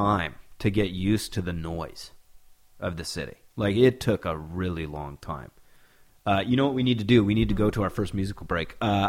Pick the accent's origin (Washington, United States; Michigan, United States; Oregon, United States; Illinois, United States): Washington, United States; now in Seattle, United States; I'm from, born and raised in Washington.